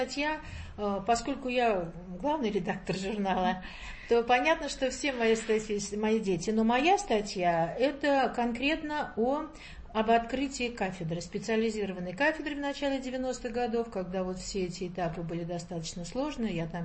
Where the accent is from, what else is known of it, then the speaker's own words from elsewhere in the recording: Moscow, Russia; now in Saint Petersburg, Russia; На самом деле я москвичка, но я приехала, Московский университет закончила, здесь кандидатскую диссертацию защитила.